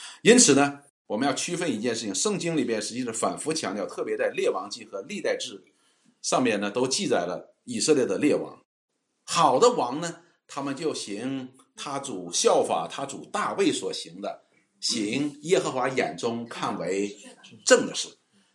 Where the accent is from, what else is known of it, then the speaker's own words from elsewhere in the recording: Northeast China, China; 有点像我们东北人吃那个血豆腐纯血